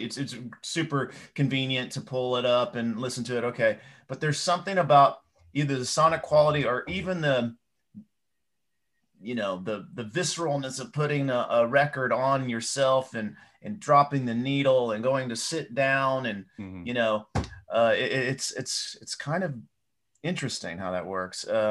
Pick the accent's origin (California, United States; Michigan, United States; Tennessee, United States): Tennessee, United States; Knoxville; I am from the South. That's right. I grew up in Knoxville, Tennessee.